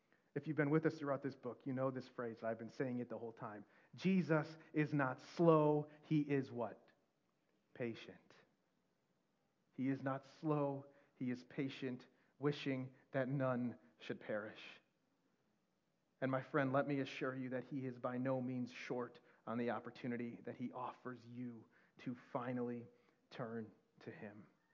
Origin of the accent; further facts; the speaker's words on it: Midwest, United States; and of course I'm from the Midwest, so what do? You go, step outside.